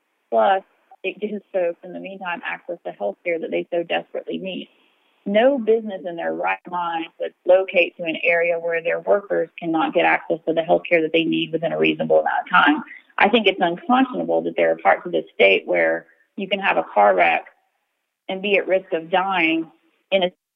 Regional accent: Ringgold, Georgia, United States; Growing up in Ringgold, I always was on the interstate. We are an exit on 75, in fact, the last one before you cross into Tennessee.

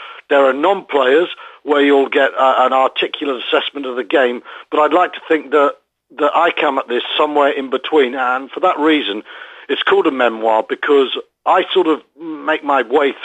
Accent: Wales, United Kingdom; growing up in Wales

